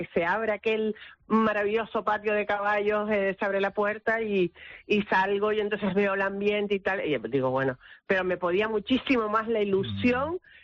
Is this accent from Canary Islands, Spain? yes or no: yes; Canary Islands, Spain; somos muy canarios, somos muy de lo nuestro, somos muy de carnaval y muy de romería.